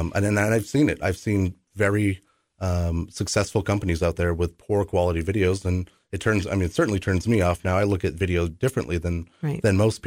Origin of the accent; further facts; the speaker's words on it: Nashua, New Hampshire, United States; now in Manchester, United States; I am. Born and raised in Nashua, class of 98. Still have family in Nashua, some family up here in Manchester, which is where I currently reside now.